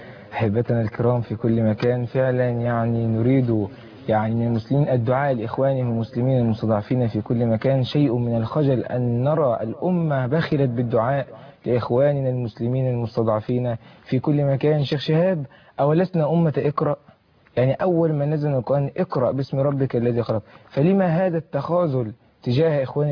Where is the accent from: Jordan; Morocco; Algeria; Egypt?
Egypt; أن يحفظ بلدنا مصر